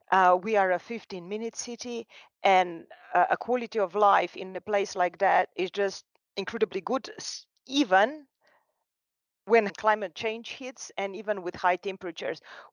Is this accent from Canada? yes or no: no; Celje, Savinja, Slovenia; English is a second language; I wonder whether I'm walking the streets of Arab Peninsula or whether I'm walking the streets of my hometown. Celje is rather green, lots of trees. The old city center is actually on the side of the river bank.